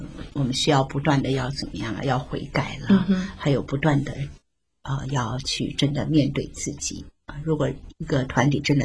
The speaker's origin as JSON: {"language": "Chinese", "country": "China", "said": "那可是中国的这个面子呢，可能是我们中国人的一个很大很大的弱点了。"}